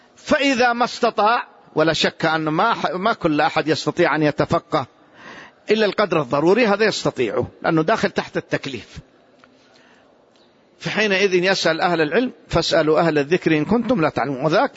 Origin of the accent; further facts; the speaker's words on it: Saudi Arabia; سواء بلدنا المملكة العربية السعودية أو غيرها